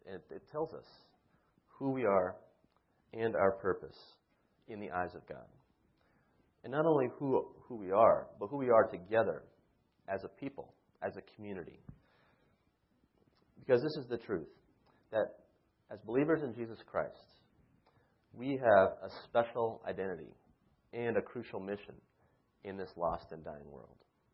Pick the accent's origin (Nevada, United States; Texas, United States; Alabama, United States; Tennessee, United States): Nevada, United States; Las Vegas; also born or lived in California; I am from the western side of the country. I was born in California and raised in Las Vegas, of all places.